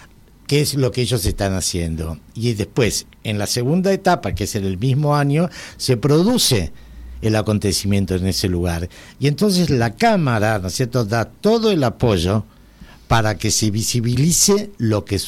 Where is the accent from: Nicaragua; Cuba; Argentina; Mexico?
Argentina; Entonces, nosotros tenemos que tener muy claros como argentinos